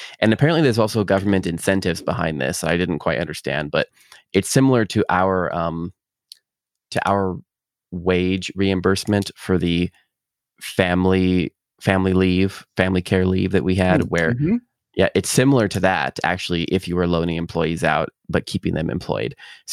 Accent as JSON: {"language": "English", "country": "United States", "said": "but that's probably just because I'm American"}